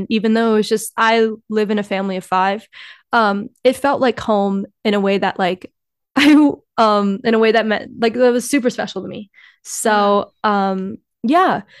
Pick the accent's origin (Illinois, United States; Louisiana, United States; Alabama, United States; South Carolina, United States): Illinois, United States; I'm Filipino American. I grew up in Illinois, and that's a predominantly white area.